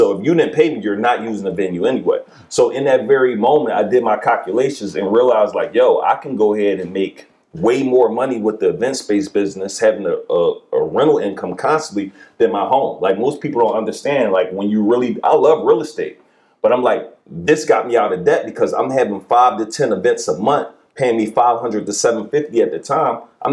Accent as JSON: {"language": "English", "town": "Philadelphia", "region": "Pennsylvania", "country": "United States", "said": "Like, I'm from West Philly, so we say, we're looking for areas that are kind of close to the hood"}